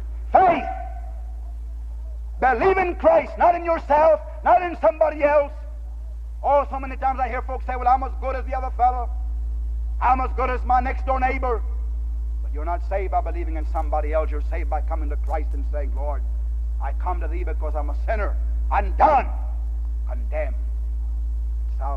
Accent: San Antonio, Texas, United States; I remember when I was growing up in my hometown in San Antonio, my mother spanked in our home.

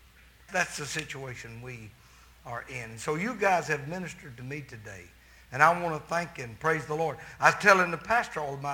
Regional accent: Camden, Arkansas, United States; My friend Bernard Judd is here from my hometown of Camden, Arkansas.

